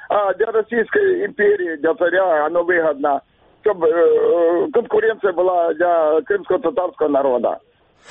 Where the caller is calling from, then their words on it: Crimea, Ukraine; Я вам скажу, что это я из Крыма звоню.